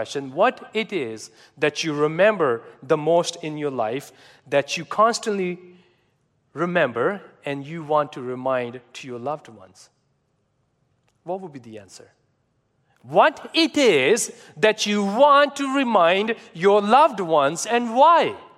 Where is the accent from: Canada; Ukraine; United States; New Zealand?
Canada; Or being Canadian, we're trying to be too nice.